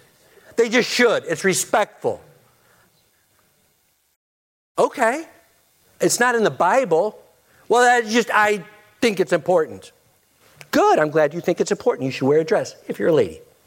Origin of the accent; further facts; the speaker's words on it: United States; Well, I'm an American, I get a vote.